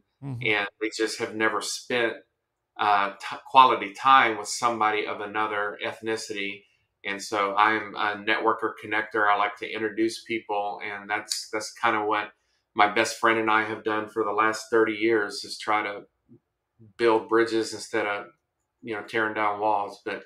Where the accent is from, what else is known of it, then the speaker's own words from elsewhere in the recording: Greenville, South Carolina, United States; I grew up in South Carolina. I'm born and raised from South Carolina. Grew up in the upstate Greenville, South Carolina, went to college in the low country, Charleston, South Carolina.